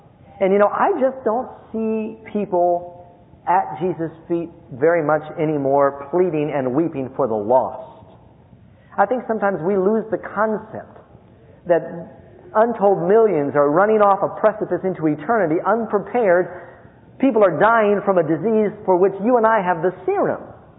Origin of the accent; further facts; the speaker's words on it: New York City, New York, United States; I grew up mostly in New York City. My brother and I used to play on 42nd and Broadway.